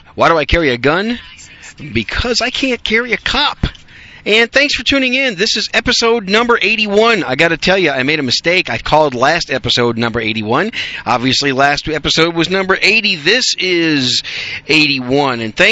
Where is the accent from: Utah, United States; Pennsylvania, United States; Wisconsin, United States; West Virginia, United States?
Wisconsin, United States; also born or lived in New York City; now in Dallas-Fort Worth, United States; I was born in New York City, raised in Wisconsin. I'm going to talk about my home state in this podcast.